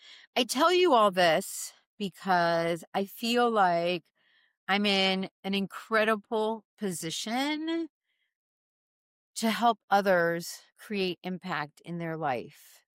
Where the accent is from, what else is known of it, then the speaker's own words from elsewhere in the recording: Miami, Florida, United States; because even growing up in Miami, I was living in a city and you still had to drive a half hour to get to the beach.